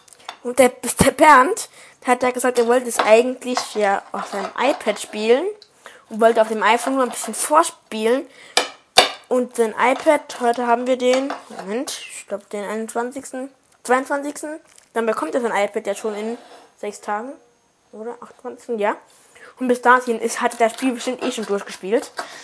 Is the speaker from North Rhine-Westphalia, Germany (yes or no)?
no; Saarland, Germany; accent: Saarland dialect; Ja, ich wohne im Saarland, das kann man an meinem Akzent oder, Akzent im Dialekt hören.